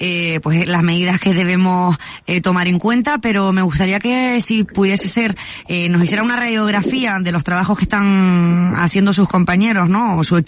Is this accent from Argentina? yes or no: no; Canary Islands, Spain; Somos conscientes, los canarios